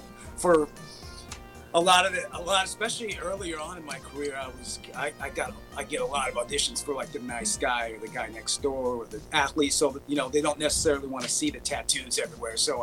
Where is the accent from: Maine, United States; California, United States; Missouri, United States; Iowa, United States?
California, United States; Fullerton; We grew up in the same town. I grew up in Fullerton. That's where all my formative years were. Fullerton High School, Nicholas Junior High.